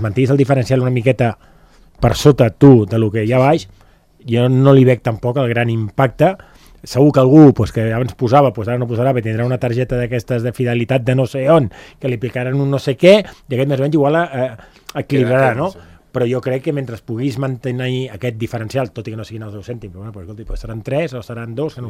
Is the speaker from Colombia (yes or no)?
no; Andorra; jo com a andorrà